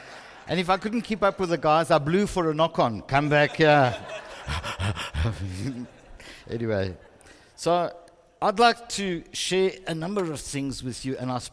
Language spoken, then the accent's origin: English; Springs, Gauteng, South Africa; I grew up in Springs. I suppose it shows.